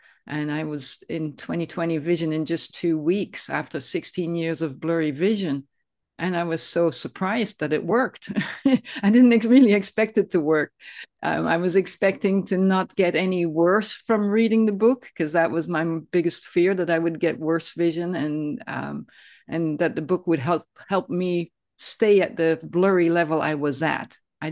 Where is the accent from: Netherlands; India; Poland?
Netherlands; now in Ojai, United States; I'm from the Netherlands originally, but now live in Ojai, California.